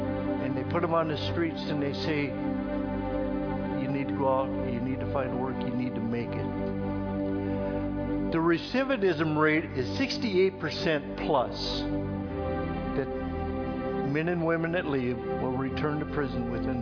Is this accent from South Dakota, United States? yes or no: yes; Sioux Falls, South Dakota, United States; if folks don't know me, I'm from Sioux Falls.